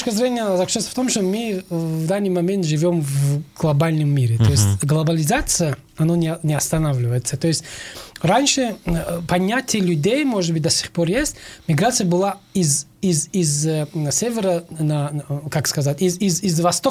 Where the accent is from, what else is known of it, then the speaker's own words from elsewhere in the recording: Tajikistan; now in Russia; Я сам из Таджикистана, я могу это чисто не то, что теоретически говорить вам, а практически.